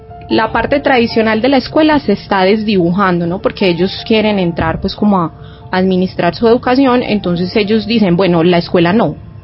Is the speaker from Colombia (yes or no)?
yes; Colombia; como todo colombiano promedio